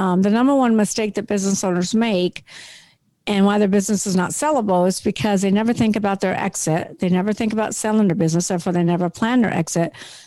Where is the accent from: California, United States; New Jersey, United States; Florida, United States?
California, United States; now in New Orleans, United States; So, yeah, I'm in New Orleans. I'm not from New Orleans. I'm from California.